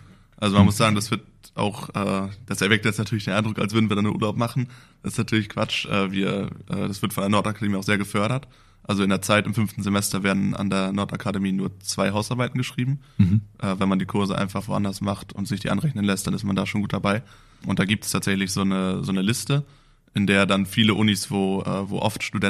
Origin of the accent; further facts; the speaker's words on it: Greifswald, Mecklenburg-Vorpommern, Germany; now in Elmshorn, Germany; Ich komme ja ursprünglich nicht aus Hamburg, sondern aus Mecklenburg-Vorpommern, aus Greifswald. Mhm. Bin jetzt hier nach Elmshorn gezogen, die 2 Jahre.